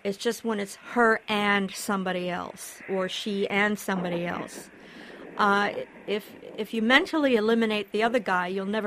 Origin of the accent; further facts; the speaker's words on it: Midwest, United States; And I grew up in the Midwest.